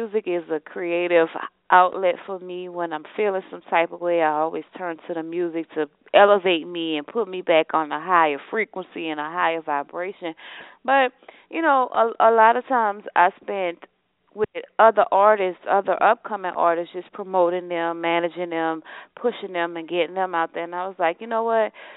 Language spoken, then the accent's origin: English; New Orleans, Louisiana, United States; now in Atlanta, United States; I'm from New Orleans. I've been in Atlanta for a minute holding it down, doing different things.